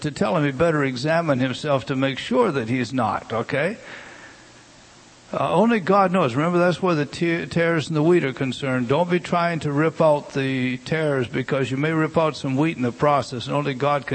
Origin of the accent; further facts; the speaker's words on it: United States; I commented to him this, being the American that I am.